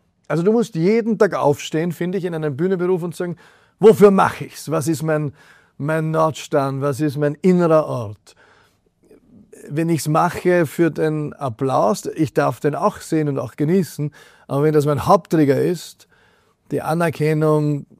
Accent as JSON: {"language": "German", "country": "Austria", "said": "Und dann sitze ich in den USA oder sitze in Asien und dann sagen sie, woher kommst du? Und dann sagst du, Österreich"}